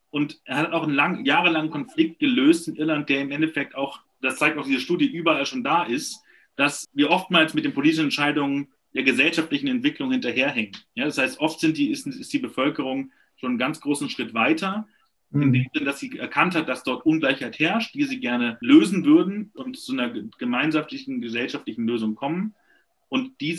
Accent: North Rhine-Westphalia, Germany; ich komme aus NRW und hatte selber in meiner Kommune noch nicht einmal die Chance, über Themen abzustimmen.

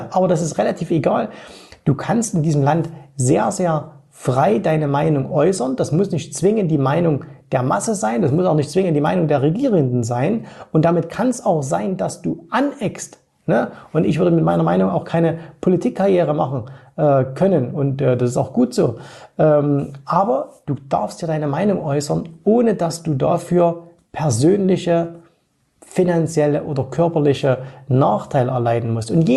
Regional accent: East Germany, Germany; born or raised there

